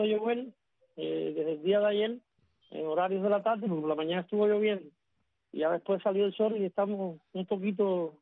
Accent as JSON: {"language": "Spanish", "country": "Cuba", "said": "como latinos o como cubanos, siempre estamos condicionándolo todo"}